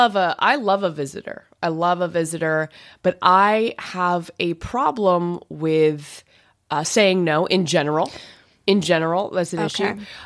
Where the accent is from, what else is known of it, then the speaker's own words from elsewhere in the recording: Canada; because I'm Canadian, I'm from another land.